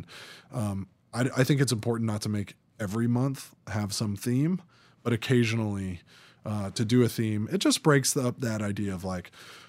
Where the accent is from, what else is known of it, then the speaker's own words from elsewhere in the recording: Atlanta, Georgia, United States; I was into country music growing up in Atlanta, Georgia.